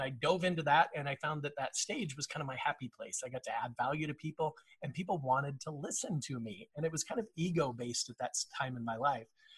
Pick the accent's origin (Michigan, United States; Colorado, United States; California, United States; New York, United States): Colorado, United States; Denver; I grew up in Denver, Colorado, realized that college wasn't necessarily for me.